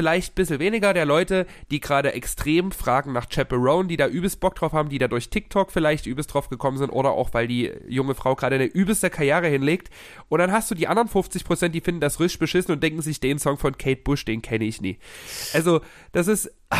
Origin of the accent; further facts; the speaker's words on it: Germany; weil ich bin Deutscher und alles, was aus Skandinavien kommt, ist mir egal.